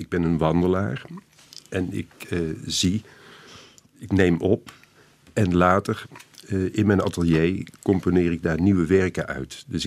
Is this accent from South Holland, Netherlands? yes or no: no; North Brabant, Netherlands; born there; ik ben eigenlijk na mijn studieperiode aan de Rijksacademie in Amsterdam weer teruggegaan naar Brabant, waar ik geboren ben.